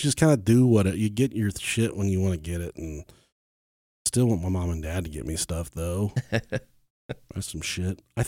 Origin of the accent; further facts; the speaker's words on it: Ohio, United States; because we're from Ohio, and that's where Jack Hanna's from.